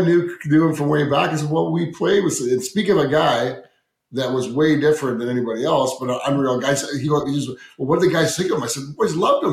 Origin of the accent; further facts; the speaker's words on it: Edmonton, Alberta, Canada; Anyway, I knew Mark Lamb from just being in Edmonton, growing up in Edmonton.